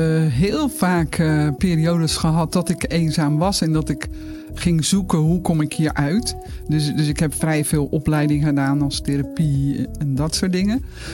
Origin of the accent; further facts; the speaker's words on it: Delft, South Holland, Netherlands; Ik ben 61 jaar en ik kom uit Delft.